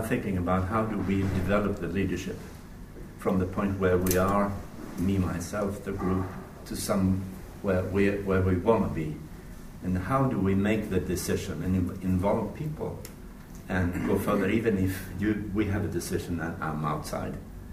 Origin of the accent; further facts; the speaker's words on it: Sweden; I'm from Sweden